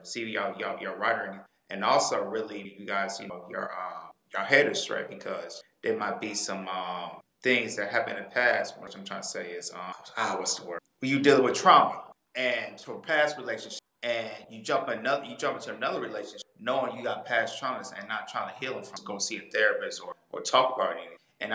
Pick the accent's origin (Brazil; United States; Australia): United States; Michigan; moved away; you know, she's coming from Georgia, I'm coming from Michigan. So moving to another state